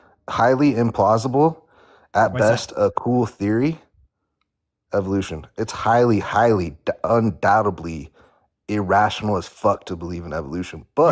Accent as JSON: {"language": "English", "region": "Nebraska", "country": "United States", "said": "Wow, I'm from Nebraska."}